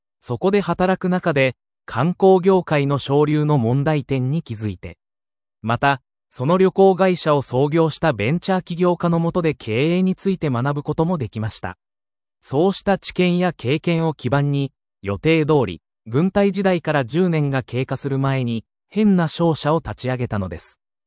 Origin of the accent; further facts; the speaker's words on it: South Korea; moved away as an adult; now in Japan; 私は韓国出身で、日本にできた国際大学への進学をきっかけに、日本でのビジネスに関心を持つようになりました。